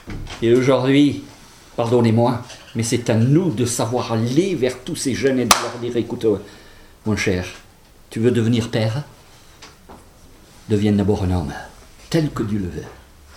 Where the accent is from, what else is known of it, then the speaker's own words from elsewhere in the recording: Toulouse, Occitanie, France; born there; Je suis né à Toulouse, il faut que je parle de Toulouse.